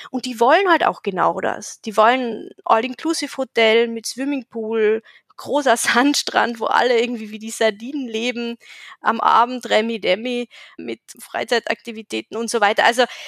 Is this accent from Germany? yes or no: no; Carinthia, Austria; Also in Österreich, ich bin aus Kärnten, wo Seen immer weniger öffentliches Gut werden.